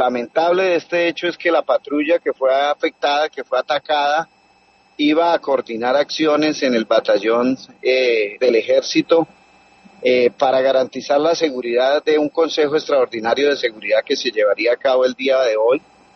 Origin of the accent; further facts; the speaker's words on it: Norte de Santander, Colombia; nosotros como norte santandereanos anhelamos la paz